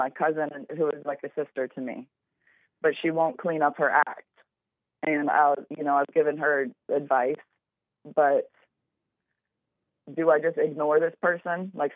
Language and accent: English; Louisiana, United States; It's actually my hometown where I'm from. It's right outside New Orleans.